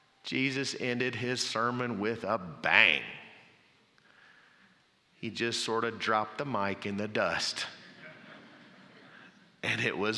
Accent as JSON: {"language": "English", "region": "Mississippi", "country": "United States", "tie": "born or raised there", "lives_now": "Texas, United States", "said": "I grew up in Mississippi where we had rivers. Like … deep and wide rivers. When I moved out here, I learned about the draws"}